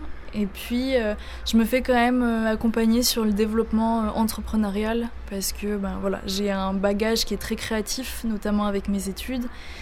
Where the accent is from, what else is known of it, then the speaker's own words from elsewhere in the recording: Auvergne-Rhône-Alpes, France; J'ai grandi aussi dans le Vercors, donc il y a quand même cet aspect de nature qui est présent.